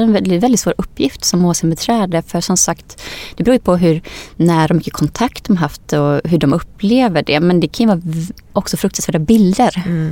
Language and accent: Swedish; Skene, Västra Götaland County, Sweden; den orten jag kommer ifrån, Skene